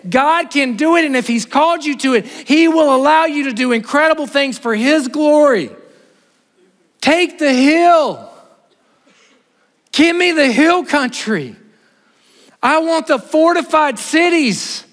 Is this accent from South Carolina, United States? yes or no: yes; South Carolina, United States; I am from South Carolina.